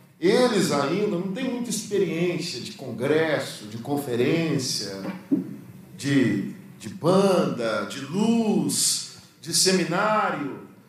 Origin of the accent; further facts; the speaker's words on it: Belo Horizonte, Minas Gerais, Brazil; now in Rio de Janeiro, Brazil; Eu sou de Belo Horizonte, moro no Rio há pouco tempo